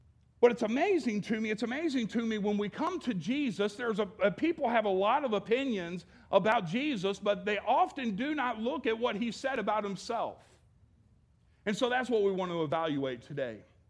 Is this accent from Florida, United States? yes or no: no; Jackson, Tennessee, United States; now in Goshen, United States; I grew up in Jackson, Tennessee, started riding on the church bus when I was 10 years old. I didn't really come from anything, trailer parks, and that was my lot in life.